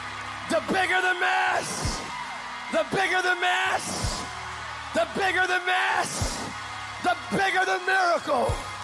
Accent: Bethlehem, Pennsylvania, United States; I attended Assembly of God Church in Allentown, Pennsylvania. I'm from Bethlehem, Pennsylvania. That's why I have a messianic complex.

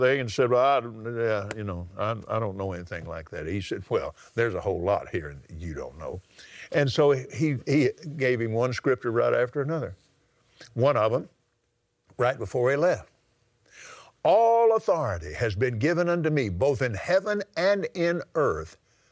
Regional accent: United States; because I'm an American. I was born here, raised here.

